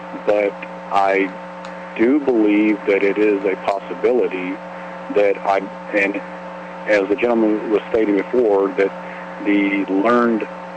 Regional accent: Fort Worth, Texas, United States; Actually, I'm from Fort Worth, Texas.

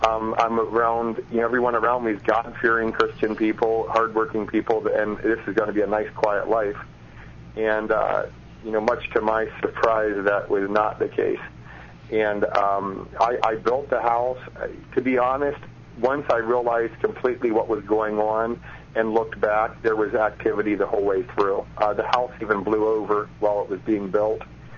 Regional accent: Ohio, United States; I grew up in Ohio.

